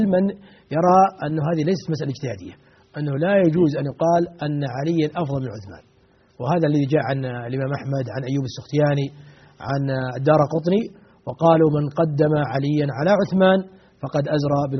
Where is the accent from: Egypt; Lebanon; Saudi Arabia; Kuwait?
Saudi Arabia; هنا عندنا في السعودية